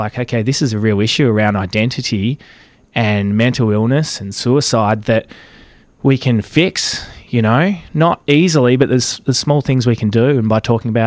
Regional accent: Casterton, Victoria, Australia; now in Melbourne, Australia; I grew up in Casterton, some 400 kilometres from Melbourne, and I'll openly say I did not know a gay person growing up, not until I left high school and came to Melbourne.

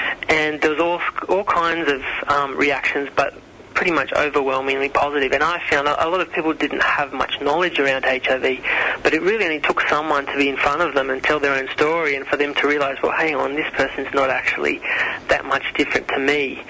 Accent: Manly, New South Wales, Australia; also born or lived in Sydney; I was born in Sydney and sort of have lived most of my life on the northern beaches in Manly.

